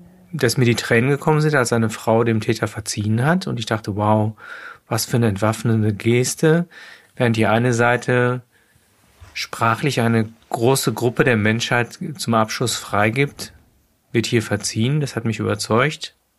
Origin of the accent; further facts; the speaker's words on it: Rhineland, Germany; Bei uns im Rheinland ist es permanent